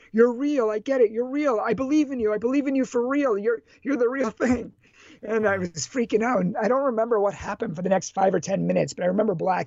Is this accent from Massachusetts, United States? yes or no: yes; Massachusetts, United States; I'm from Massachusetts, which was voted one of the snobbiest states in the 50 states of America. And I didn't need a poll to tell me that. I grew up there.